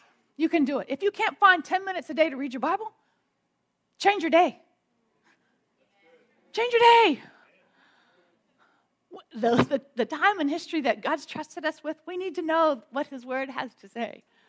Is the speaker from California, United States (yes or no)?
yes; California, United States; I'm from California. We can say stuff like that.